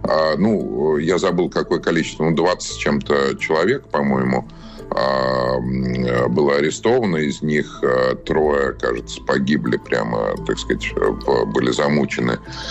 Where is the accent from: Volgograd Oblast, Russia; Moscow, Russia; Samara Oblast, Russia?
Moscow, Russia; я родился в Москве, рос в Москве, учился в Москве, работал в Москве и так далее, для меня она является центром